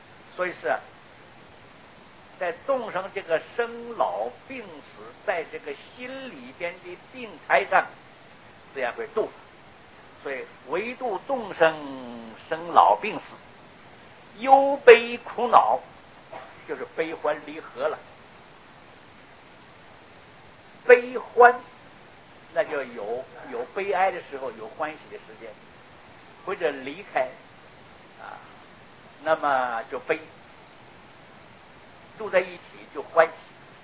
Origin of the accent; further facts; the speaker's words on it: China; 但这是讲我们从大陆来的习惯